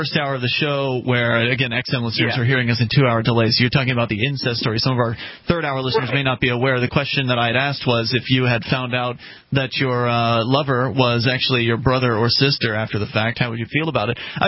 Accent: Sarasota, Florida, United States; born there; I was born in Sarasota originally

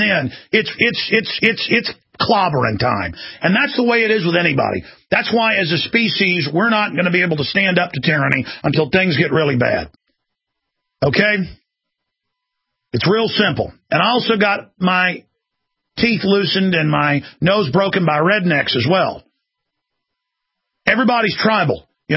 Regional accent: Dallas, Texas, United States; I grew up in Dallas, Texas, and had a lot of black friends I was on the football team

